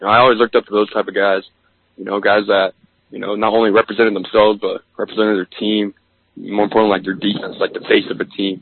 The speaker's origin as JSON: {"language": "English", "town": "San Diego", "region": "California", "country": "United States", "tie": "born or raised there", "said": "Well, I'm from San Diego, California. I grew up out there."}